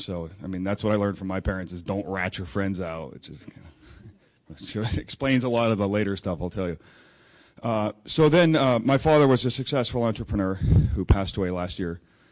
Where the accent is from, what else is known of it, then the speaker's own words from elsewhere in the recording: Washington, United States; I'm from Washington State, so it's like 8 o'clock.